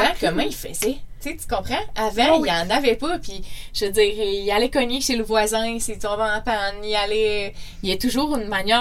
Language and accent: French; Sherbrooke, Quebec, Canada; Je viens de Sherbrooke, donc je viens pas de Québec en partant.